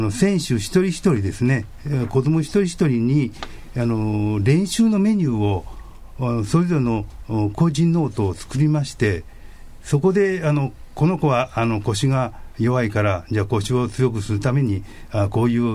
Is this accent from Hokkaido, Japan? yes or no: no; Shimizu, Shizuoka, Japan; born there; 清水 の、 あの小島の小河内というところなんですけど。